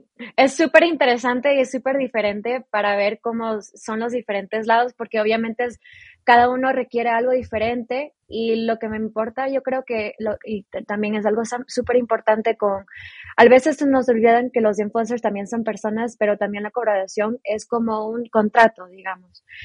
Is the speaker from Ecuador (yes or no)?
yes; Ecuador; also born or lived in Miami; now in Prague, Czech Republic; Y ahora vivo en Praga, antes vivía en Miami. Soy originalmente de Ecuador, pero sí, ahora ya tengo 2 años viviendo en Praga